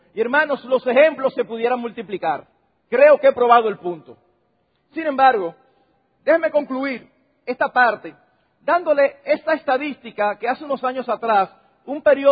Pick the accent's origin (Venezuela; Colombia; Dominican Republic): Dominican Republic; Nosotros aquí mismo, como dominicanos, hemos cosechado las consecuencias económicas